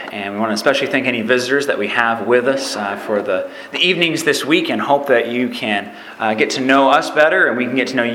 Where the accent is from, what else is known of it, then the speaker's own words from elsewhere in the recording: Alabama, United States; And I'm originally from Alabama, and very much enjoy the southern cooking and southern hospitality that has been offered from each of you.